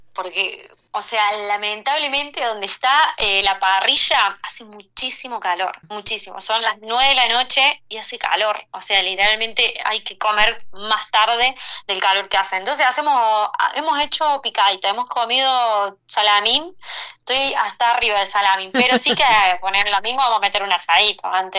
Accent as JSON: {"language": "Spanish", "town": "Río Cuarto", "region": "Córdoba", "country": "Argentina", "said": "se escuchó el gol como si estuviese en mi barrio en Río Cuarto"}